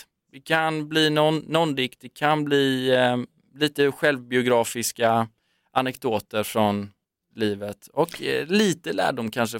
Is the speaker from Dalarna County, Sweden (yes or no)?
no; Gothenburg, Västra Götaland County, Sweden; av min blygsamhet som Göteborg, alltså som alla göteborgare har.